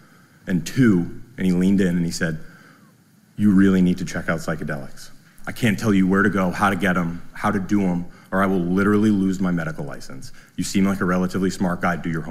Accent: Duxbury, Massachusetts, United States; I grew up right here in Duxbury, Massachusetts. I went to West Point, where I graduated in 2017 as an infantry officer.

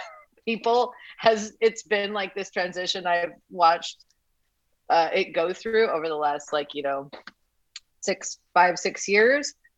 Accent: Idaho, United States; oh, I'm from Idaho. And so anyways, that's how that became a thing. So my mom still lives in Idaho, like lots of family there.

